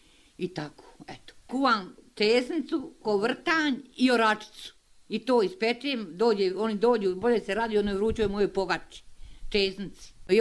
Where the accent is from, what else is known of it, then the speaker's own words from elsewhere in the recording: Vozuća, Federation of Bosnia and Herzegovina, Bosnia & Herzegovina; born there; rođena sam u Vozućuj, krštena sam u Vozućuj.